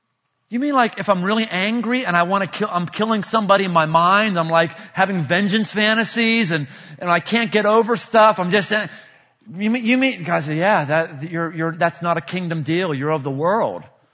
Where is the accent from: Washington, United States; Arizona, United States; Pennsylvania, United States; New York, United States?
Pennsylvania, United States; Pittsburgh; to anybody who's ever been born and bred in Pittsburgh, lived there 30 years like I did